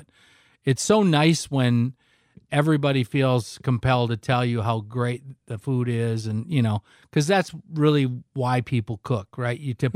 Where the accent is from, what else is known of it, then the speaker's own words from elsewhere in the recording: Reed City, Michigan, United States; I catered my friend's son's wedding up in my hometown of Reed City.